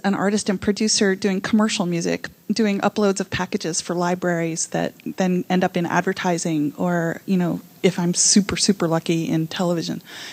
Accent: San Francisco, California, United States; I'm also from California, from

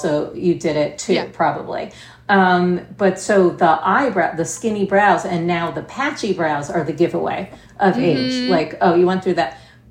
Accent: New York City, New York, United States; I've always lived in a city. I grew up in New York. I stayed in New York. Now we have a home in Sag Harbor, but it's in the village so that I can walk.

